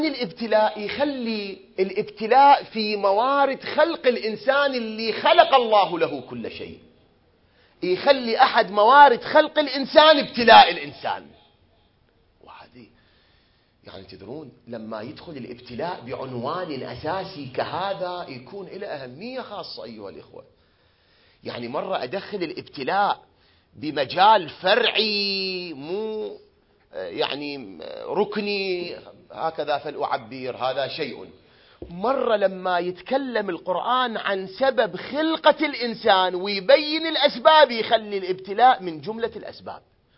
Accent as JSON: {"language": "Arabic", "country": "Iraq", "said": "إحنا أبناء البلد المقدس، العراق كله بلد خاص، هذا الكلام مو أقوله لأني من هذا البلد لا والله"}